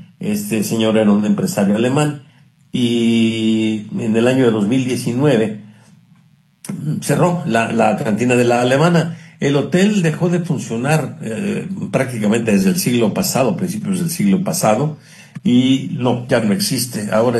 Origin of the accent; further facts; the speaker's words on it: Guadalajara, Jalisco, Mexico; now in Tijuana, Mexico; escuchándolos desde Tonalá. Casi siempre los he saludado desde Tijuana, donde radico, pero todavía estoy aquí en mi tierra natal, Guadalajara.